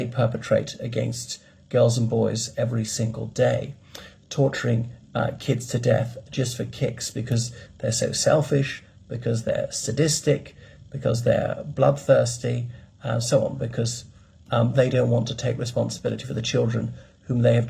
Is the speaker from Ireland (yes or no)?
yes; Ireland; from Ireland.